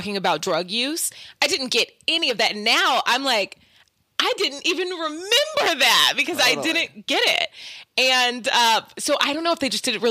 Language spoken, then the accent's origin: English; Oklahoma, United States; Also, I'm from Oklahoma, by the way, so I can say that.